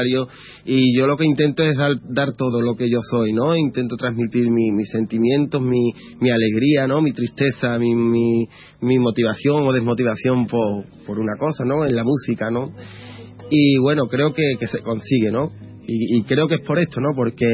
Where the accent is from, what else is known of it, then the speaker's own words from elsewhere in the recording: Huelva, Andalusia, Spain; now in Seville, Spain; Sí, soy de Huelva. Estoy, bueno, ahora mismo estoy viviendo en Sevilla, pero soy de Huelva, ¿no? De toda la vida.